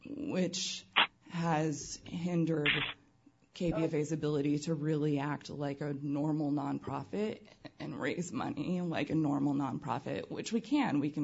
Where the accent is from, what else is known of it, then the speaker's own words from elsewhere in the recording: California, United States; I was born and raised in the East Bay